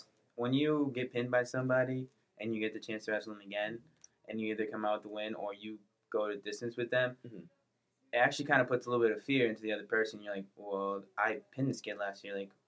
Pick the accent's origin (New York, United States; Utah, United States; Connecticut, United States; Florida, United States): Connecticut, United States; Willimantic; I'm from Willimantic, Connecticut, and, you know, I grew up 4 years old, started wrestling, playing football.